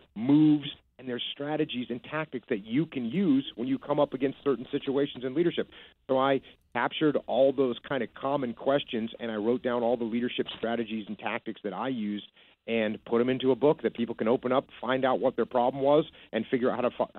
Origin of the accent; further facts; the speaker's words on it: East Coast, United States; I grew up on the East Coast. I grew up in the hardcore scene